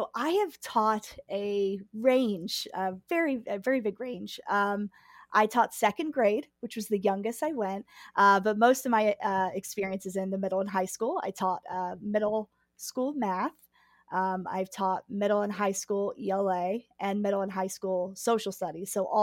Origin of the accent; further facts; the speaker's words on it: Jacksonville, Florida, United States; now in Chicago, United States; I am actually originally from Jacksonville, Florida.